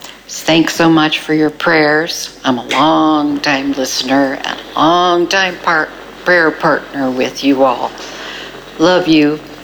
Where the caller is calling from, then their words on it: California, United States; I'm calling from Southern California. To be exact, I'm calling from a hospital bed.